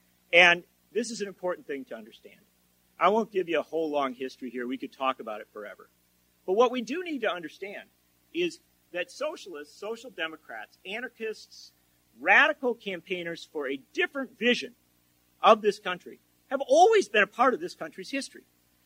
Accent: Wisconsin, United States; Well, you know, I grew up near Kenosha, and not everybody sticks around.

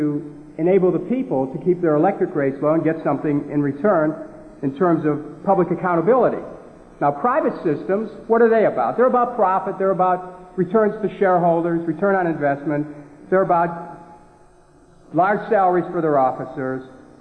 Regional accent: Cleveland, Ohio, United States; First, I grew up in Cleveland. The oldest of seven, lived in 21 different places by the time I was 17

